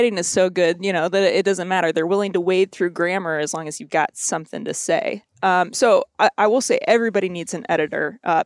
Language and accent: English; Missouri, United States; also born or lived in Kentucky; I grew up in Missouri. My family's all originally from Kentucky. I was born in Kentucky. We've got a family farm in Southern Indiana.